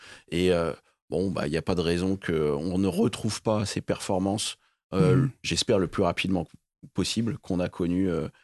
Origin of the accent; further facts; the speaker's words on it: France; Et puis on a des Français. Donc c'est vrai que quand on est Français, évidemment, on est supporter.